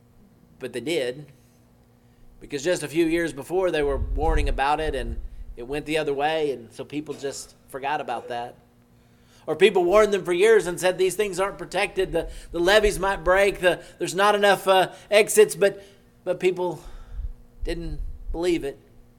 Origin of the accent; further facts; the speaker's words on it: Oklahoma, United States; I grew up in Southwest Oklahoma. I always told people we were the 10 pin of Tornado Alley.